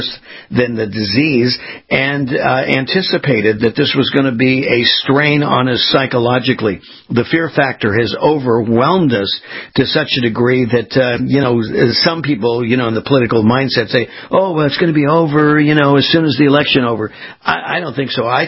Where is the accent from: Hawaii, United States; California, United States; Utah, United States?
California, United States; now in Florida, United States; living in Florida, I was born and raised in California, Michelle, and, we'd have earthquakes.